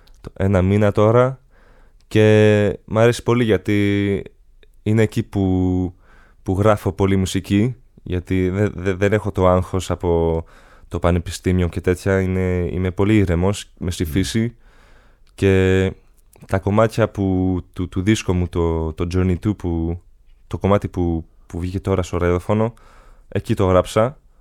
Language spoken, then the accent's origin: Greek; Skamia, North Aegean, Greece; also born or lived in Switzerland; Το θεωρώ σαν σπίτι μου. Είναι ο τόπος μου η Σκαμιά. Εντάξει και Ελβετία.